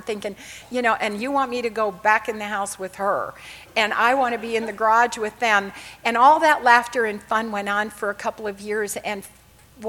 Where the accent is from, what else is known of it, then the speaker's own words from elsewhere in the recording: Chicago, Illinois, United States; born there; now in Texas, United States; I was born in Chicago. That's why I don't sound like I'm a Texan. I've only lived in Texas 36 years, and the only word I've learned so far is y'all.